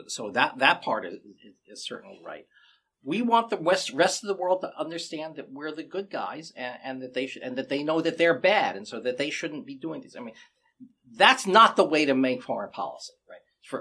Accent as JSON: {"language": "English", "country": "United States", "said": "Now, I'm an American."}